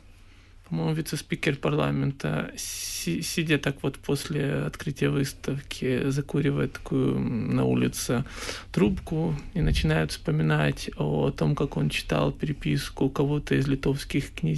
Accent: Kyiv, Ukraine; Я на самом-то деле, если брать, я вообще киевлянин

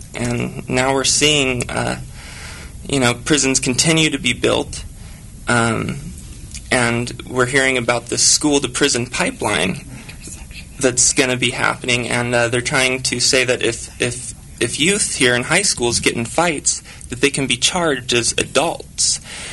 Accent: Idaho, United States; I'm from Idaho, and most Idaho potatoes that you see or that you'll buy in the store

